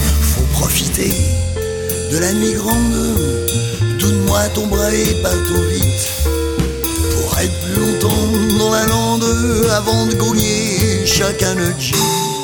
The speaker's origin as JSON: {"language": "French", "town": "Orléans", "region": "Centre-Val de Loire", "country": "France", "said": "parce que moi, je suis d'Orléans"}